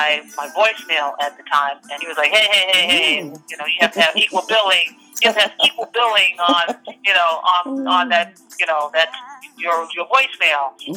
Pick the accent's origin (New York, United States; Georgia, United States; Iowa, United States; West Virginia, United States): New York, United States; Queens; born and raised in Queens, New York.